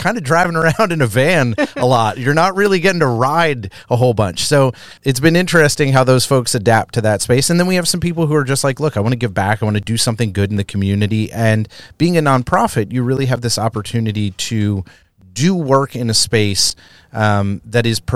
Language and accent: English; East Coast, United States; I grew up on the East Coast, and transit is a different animal on the East Coast.